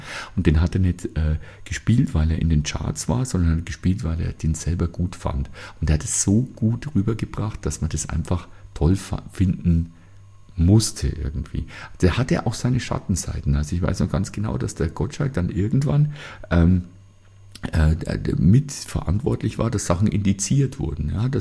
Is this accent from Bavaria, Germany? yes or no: yes; Bavaria, Germany; Ich komme nun mal aus Bayern und was wir gehört haben oder hören, ist natürlich, sind die Sender des Bayerischen Rundfunks.